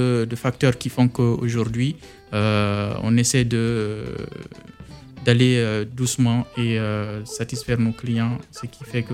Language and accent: French; Guinea; cette envie de créer quelque chose dans mon pays d'origine pour essayer de pallier à pas mal de problématiques qui sont liées à des coûts de produits qui sont assez chers en Guinée.